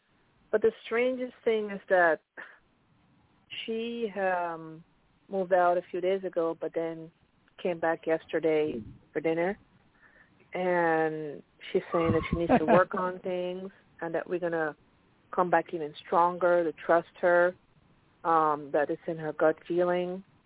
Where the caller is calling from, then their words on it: Pennsylvania, United States; In Pennsylvania.